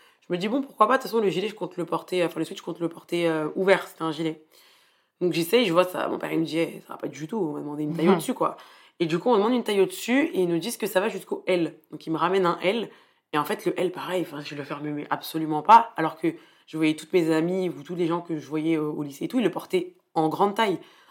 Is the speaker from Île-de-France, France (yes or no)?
yes; Paris, Île-de-France, France; born or raised there